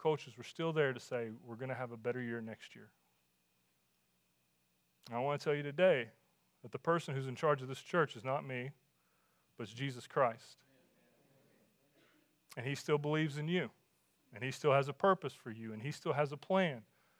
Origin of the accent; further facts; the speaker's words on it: Kentucky, United States; I remember the day we were playing Estill County and growing up in Powell County.